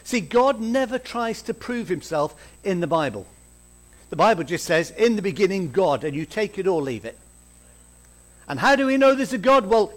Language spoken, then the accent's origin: English; Midlands, United Kingdom; I come from the Midlands. I've been down in Hampshire about 30 years now. And when I grew up in the Midlands